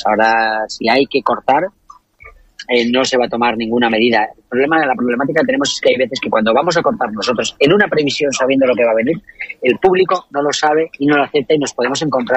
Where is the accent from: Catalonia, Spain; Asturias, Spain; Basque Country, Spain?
Asturias, Spain; nosotros que venimos de Asturias.